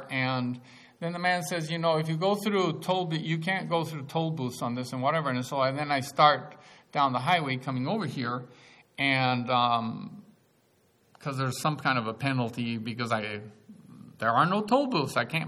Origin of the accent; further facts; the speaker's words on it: Mexico; I come from Mexico, you know.